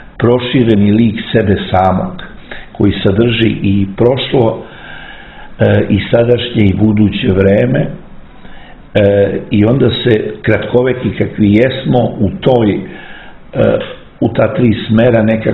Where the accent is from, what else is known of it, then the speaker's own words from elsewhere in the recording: Kraljevo, Šumadija and Western Serbia, Serbia; now in Belgrade, Serbia; iz Kraljeva, odakle sam potekao i gde sam rastao, sam došao u Beograd, gde i sada živim, gde sam stvorio porodicu.